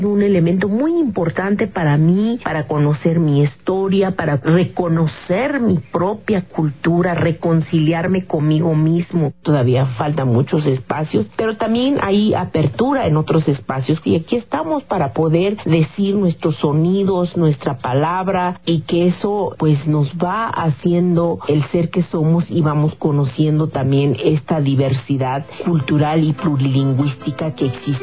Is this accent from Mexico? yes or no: yes; Mexico; sí somos racistas como mexicanos